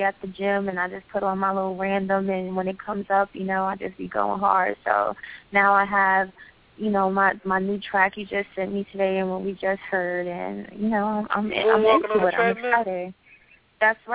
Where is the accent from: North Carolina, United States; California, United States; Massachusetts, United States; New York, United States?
New York, United States; Queens; I'm also born and raised in Queens myself.